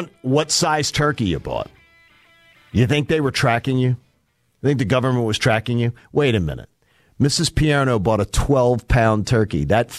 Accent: Pennsylvania, United States; And people are saying, yes, my home state.

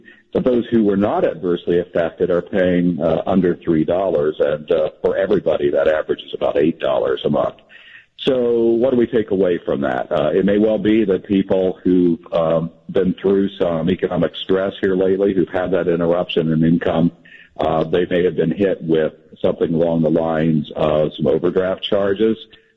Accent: Midwest, United States; I grew up in the Midwest myself.

